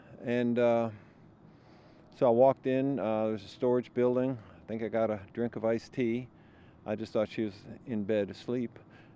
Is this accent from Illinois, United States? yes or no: yes; Chicago, Illinois, United States; I grew up in South Chicago, south side of Chicago.